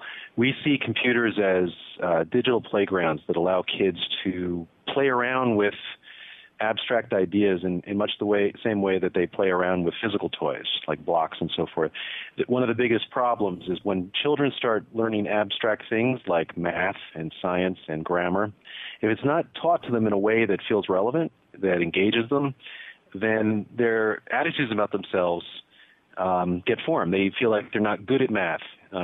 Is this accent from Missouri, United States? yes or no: no; New York, United States; I grew up, I'm basically a New Yorker, so I would love to get back to my hometown.